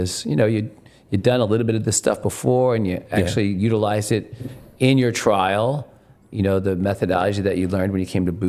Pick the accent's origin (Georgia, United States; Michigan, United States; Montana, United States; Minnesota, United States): Michigan, United States; I'm like, because I'm from Michigan. There's a reason I don't live there, because I'm very susceptible to cold weather